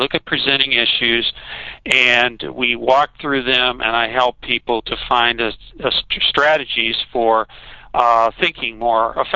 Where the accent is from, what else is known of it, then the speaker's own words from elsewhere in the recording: Chicago, Illinois, United States; now in Scottsdale, United States; I'm originally from Chicago.